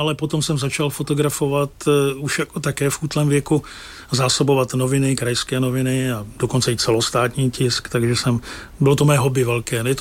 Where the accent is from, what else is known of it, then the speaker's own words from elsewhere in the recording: Pardubice, Pardubice Region, Czechia; jsem rodák z Pardubic, z města, které má koně ve znaku, půl koně bílého v červeném poli